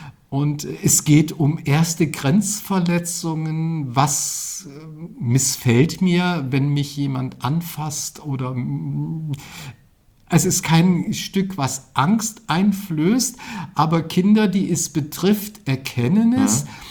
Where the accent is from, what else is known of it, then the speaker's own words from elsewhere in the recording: Frankfurt, Hesse, Germany; now in Rotenburg an der Fulda, Germany; Ich wohne noch nicht lange hier in Rothenburg, an der Fulda ist das. Ja. Ich komme aus Frankfurt.